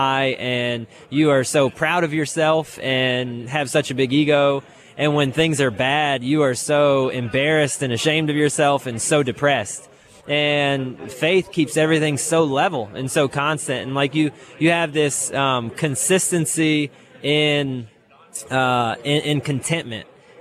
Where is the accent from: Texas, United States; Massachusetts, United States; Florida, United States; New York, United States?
Florida, United States; Tampa; And I grew up in Tampa, Florida.